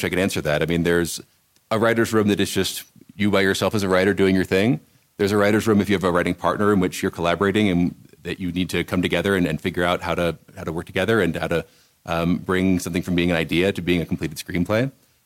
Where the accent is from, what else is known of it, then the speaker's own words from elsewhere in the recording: Washington, District of Columbia, United States; So I grew up in Washington, D.C.